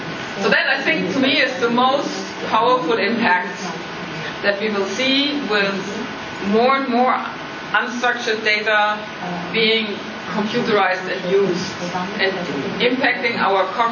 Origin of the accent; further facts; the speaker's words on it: Germany; English is a second language; I'm from Germany, right?